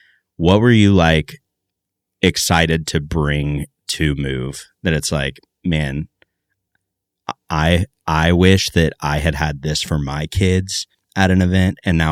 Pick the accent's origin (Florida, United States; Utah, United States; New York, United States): Florida, United States; Jacksonville; The first one that comes up is from Action News Jax, Jacksonville, Florida, my hometown.